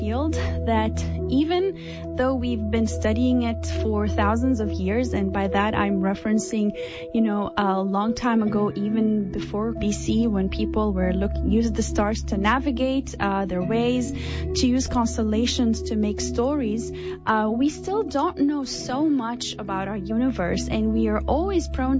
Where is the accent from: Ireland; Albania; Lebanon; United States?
Lebanon; first language Arabic; English is a second language; because I'm from Lebanon, so I speak Arabic.